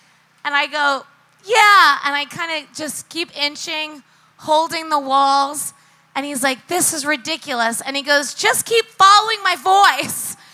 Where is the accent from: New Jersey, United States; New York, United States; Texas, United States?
New York, United States; Long Island; I grew up on Long Island. I think I went to like 42 bar and bat mitzvahs.